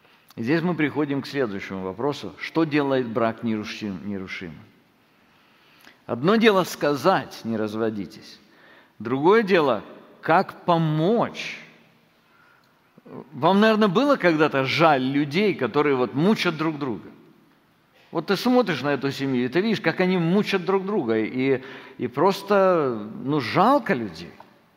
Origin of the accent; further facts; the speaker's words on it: North Caucasus, Russia; born there; наша история: я родился на Северном Кавказе